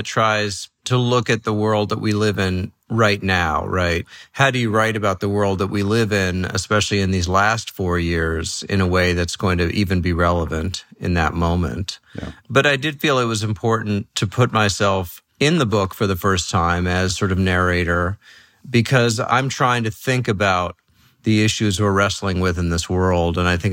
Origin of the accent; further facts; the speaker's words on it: New York City, New York, United States; also born or lived in Los Angeles / San Francisco; I live in the middle of the country. I grew up in New York City. I've worked in Los Angeles. I've lived in San Francisco.